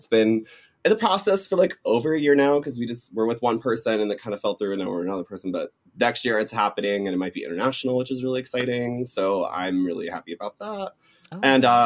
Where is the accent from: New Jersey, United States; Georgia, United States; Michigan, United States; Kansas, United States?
Georgia, United States; Atlanta; I'm from Atlanta, Georgia. We are going to be shiny and wear jewelry.